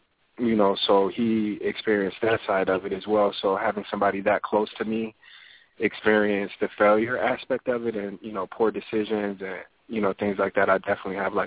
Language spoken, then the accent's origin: English; Inglewood, California, United States; now in Los Angeles, United States; Inglewood, California.